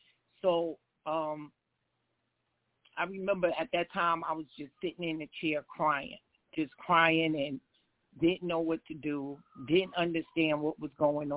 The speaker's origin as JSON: {"language": "English", "town": "Freeport", "region": "New York", "country": "United States", "said": "I'm from Freeport, New York"}